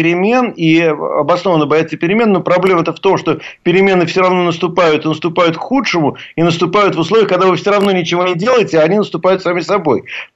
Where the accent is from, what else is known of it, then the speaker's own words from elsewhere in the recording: Moscow, Russia; И кроме того, просто как москвич, я могу сказать, что он там нормально будет смотреться